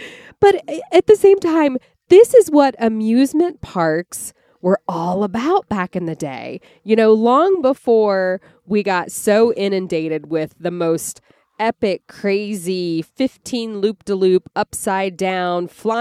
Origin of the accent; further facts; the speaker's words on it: Columbus, Ohio, United States; Yeah, and I grew up in Columbus, Ohio, you know, with Jack Hanna.